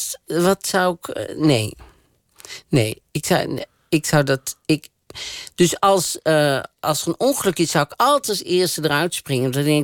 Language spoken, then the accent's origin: Dutch; Netherlands; Dus nu is het gewoon die madame uit Holland. En dan ben ik die madame uit Holland.